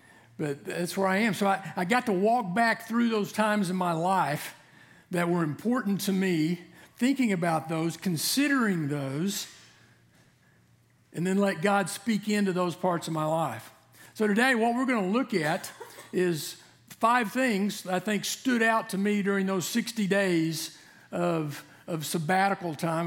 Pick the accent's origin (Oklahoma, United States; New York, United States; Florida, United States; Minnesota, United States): Oklahoma, United States; Jenks; I grew up in Jinx, Oklahoma. Was there from like the age 5 to 18 until I left for college.